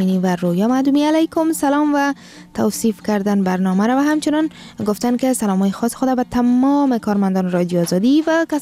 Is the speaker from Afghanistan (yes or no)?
yes; Afghanistan; ما افغان هستیم